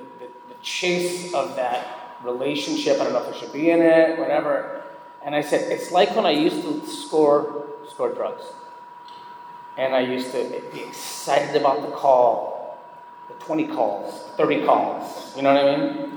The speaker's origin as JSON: {"language": "English", "town": "Minneapolis", "region": "Minnesota", "country": "United States", "tie": "born or raised there", "said": "I grew up in Minneapolis, suburb of Minneapolis, in the suburbs."}